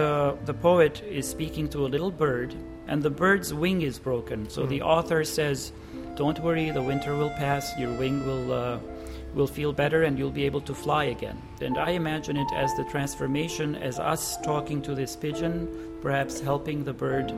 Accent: Beirut, Beirut Governorate, Lebanon; also born or lived in Cyprus; Well, I was born in Cyprus. I grew up in Beirut in the 70s and 80s.

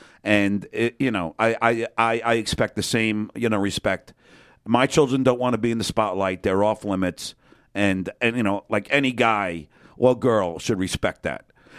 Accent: New York, United States; So if I sound like Dice, it's because I sound like my roots from New York. That's how people fucking talk.

